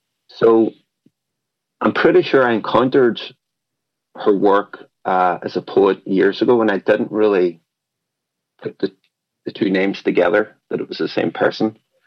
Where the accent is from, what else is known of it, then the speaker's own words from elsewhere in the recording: Derry, Northern Ireland, United Kingdom; growing up in Derry, it's a very working class place, the troubles were happening.